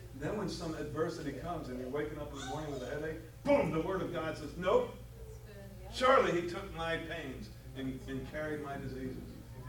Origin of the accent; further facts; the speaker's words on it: East Coast, United States; You know, I grew up out in the East Coast, and I grew up in Yankee Stadium.